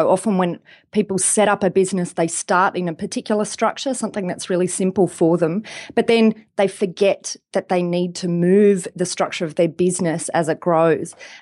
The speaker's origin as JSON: {"language": "English", "country": "Australia", "said": "Well, I'm an Australian lawyer, so I deal mostly with Australian businesses."}